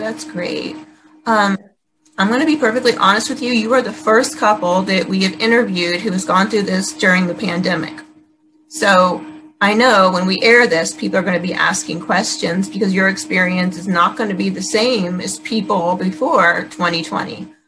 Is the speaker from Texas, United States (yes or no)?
no; Maryland, United States; St. Charles, I'm from St. Mary's County, so I'm fairly familiar with the area.